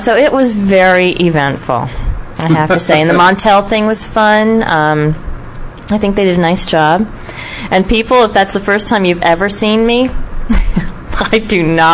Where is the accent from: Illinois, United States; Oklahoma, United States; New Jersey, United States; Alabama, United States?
New Jersey, United States; Hackettstown; Then you have January 16th out in good old Hackettstown, my hometown.